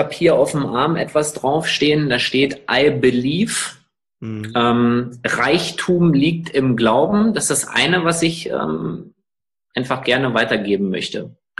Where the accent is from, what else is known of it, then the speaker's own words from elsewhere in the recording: Bünde, North Rhine-Westphalia, Germany; Irgendwo aus Bünde, und wir sehen uns in Kölle.